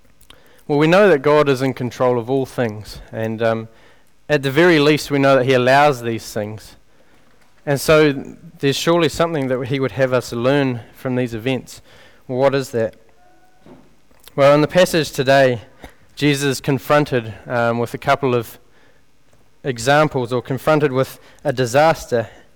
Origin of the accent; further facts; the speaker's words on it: Christchurch, Canterbury, New Zealand; there was a 6.3 magnitude earthquake that struck my hometown of Christchurch.